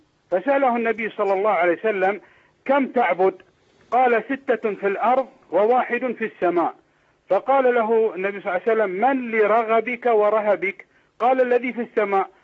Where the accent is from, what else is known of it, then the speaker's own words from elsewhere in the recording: Bahrain; عندنا في البحرين